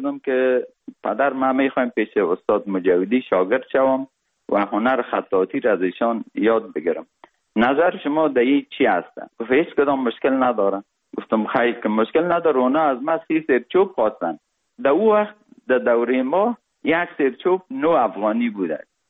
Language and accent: Persian; Kabul, Afghanistan; also born or lived in Parwan Province; از او 40 روزه بودیم که پدرم مرا کابل آورد، چون وظیفه ایشان در کابل بود و ما در سایه کوتی سنگی کابل بزرگ شدیم.